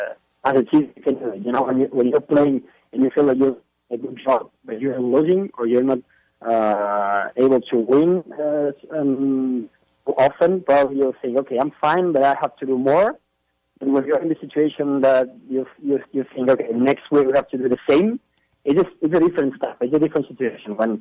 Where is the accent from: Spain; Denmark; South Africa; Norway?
Spain; Barcelona, Catalonia; English is a second language; moved away as an adult; now in Houston, United States; I was born in Barcelona in Spain. I always lived there, so I know that scenario.